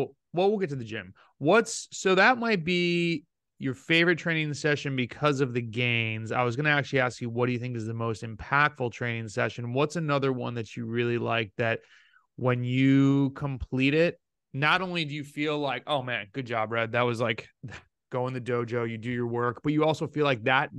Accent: Rochester, New York, United States; so I grew up near Canada in Rochester, New York

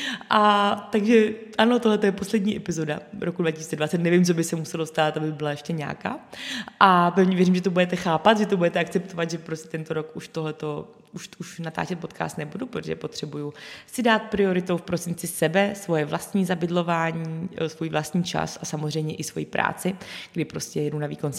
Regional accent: Brno, South Moravian Region, Czechia; já jsem vždycky bydlela v Brně od malička. Já jsem se narodila v Brně, pak jsme se přestěhovali 20 km za Brno, pak jsem se přestěhovala do Brna, když jsem studovala vysokou, pak jsem se přestěhovala se zpátky 20 km za Brno

